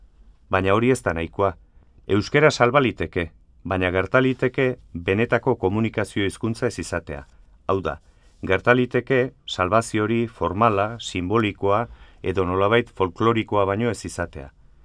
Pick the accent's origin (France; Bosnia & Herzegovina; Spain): Spain; Euskara nire ama hizkuntza delako. Etxean, betidanik, euskaraz hitz egin izan dut gurasoekin eta anaiarrebekin.